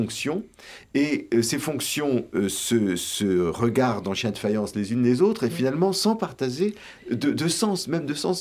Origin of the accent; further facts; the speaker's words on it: France; de la manière dont, chez nous en France, je crois, je parle sous votre contrôle